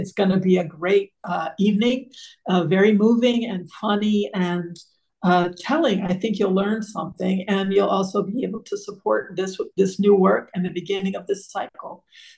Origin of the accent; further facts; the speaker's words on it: Connecticut, United States; My dad was in the Air Force, so we traveled a bunch. But my parents retired to Connecticut, where I went to high school.